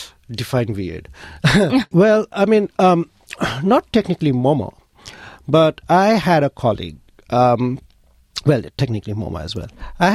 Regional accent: Kathmandu, Bagmati, Nepal; So I remember growing up in Kathmandu, they would serve momo in like these steel plates

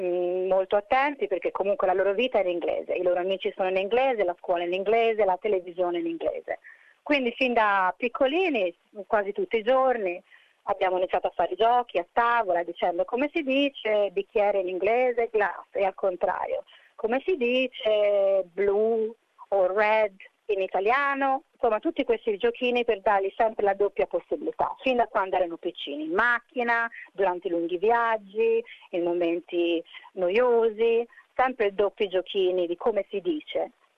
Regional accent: Tuscany, Italy; also born or lived in Genoa; siamo tutti e due italiani, io sono nata a Genova ma vissuta poi in Toscana

